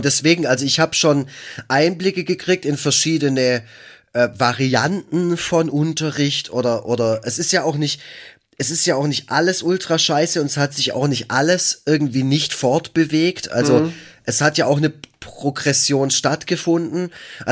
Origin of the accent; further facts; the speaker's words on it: Baden-Württemberg, Germany; ich komme aus dem Schwarzwald